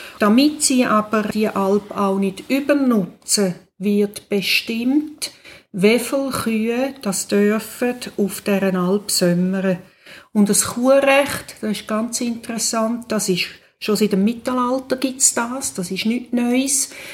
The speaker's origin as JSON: {"language": "German", "region": "Zurich", "country": "Switzerland", "said": "im Vergleich zum Zürich-Unterland, wo ich herkomme"}